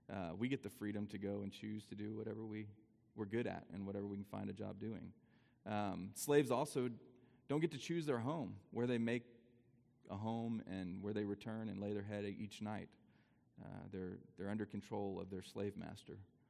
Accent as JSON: {"language": "English", "country": "United States", "said": "it's hard as an American, as a free man, to really consider what it would be like to be a slave"}